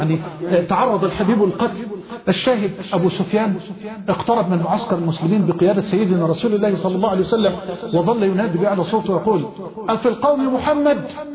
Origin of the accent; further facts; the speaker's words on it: Mansoura, Dakahlia, Egypt; اخ من اخواننا القضاة في المنصوره، وانا من المنصوره